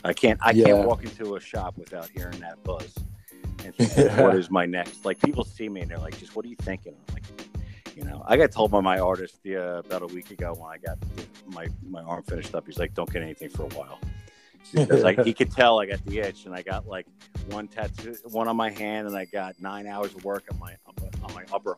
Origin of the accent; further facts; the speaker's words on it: Northeast, United States; Because I'm from the Northeast, and it couldn't be farther from, you know, very opposite way of life.